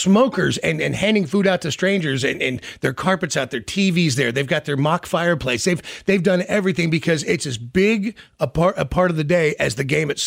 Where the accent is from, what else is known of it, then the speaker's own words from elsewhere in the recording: Kansas City, Missouri, United States; I was like, we're from Kansas City. We're from Kansas City.